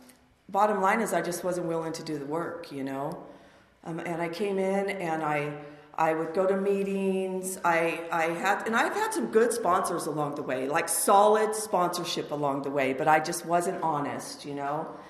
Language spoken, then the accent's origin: English; Palmdale, California, United States; And I grew up here in Palmdale. East Side, Palmdale. These are my stomping grounds, you know. And it was a stretch to get me anywhere out of Palmdale.